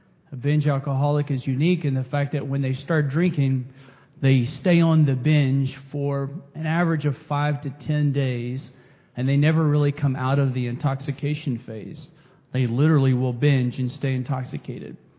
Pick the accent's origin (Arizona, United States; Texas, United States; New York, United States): Texas, United States; Monahans; So I come to you from Monahans, Texas. It's a great place to be from. Grew up in poverty.